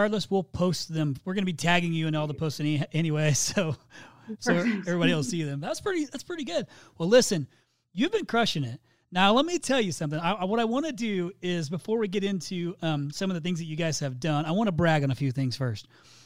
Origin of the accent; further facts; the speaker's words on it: Midwest, United States; I'm from the Midwest.